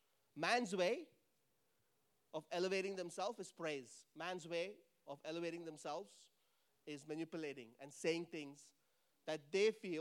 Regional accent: Mumbai, Maharashtra, India; When I grew up in Mumbai. The language there is supposedly Hindi and Marathi

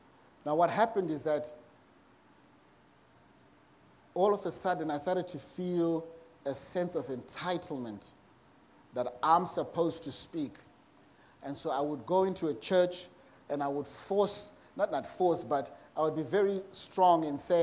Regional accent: Zimbabwe; now in Australia; Growing up in Zimbabwe, I used to, you know, go to church with my grandparents.

